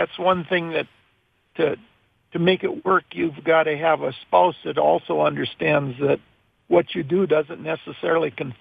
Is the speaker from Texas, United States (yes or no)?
no; Lisbon, North Dakota, United States; I grew up in Lisbon, North Dakota, and Fargo was the closest college.